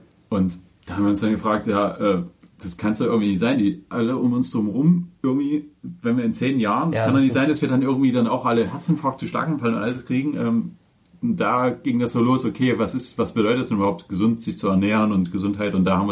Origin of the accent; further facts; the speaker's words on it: Dresden, Saxony, Germany; bei meiner Mutter da waren wir jetzt zweimal eine Woche in Dresden, wo ich herkomme, zu Besuch